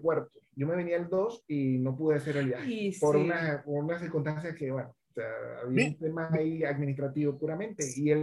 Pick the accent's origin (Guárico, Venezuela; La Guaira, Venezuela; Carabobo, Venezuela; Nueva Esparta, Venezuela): Nueva Esparta, Venezuela; Porlamar; Yo soy de Margarita.